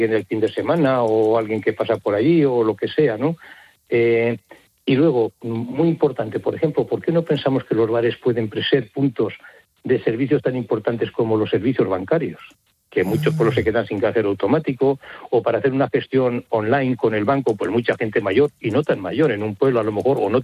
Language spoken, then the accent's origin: Spanish; Castile and León, Spain; yo soy de un pueblo de Soria pequeñito, viven unos 500 habitantes, pero luego se llena en fines de semana y verano.